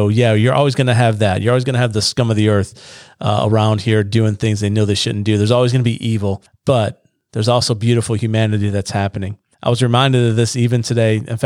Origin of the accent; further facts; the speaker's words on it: New York, United States; New York's my home state.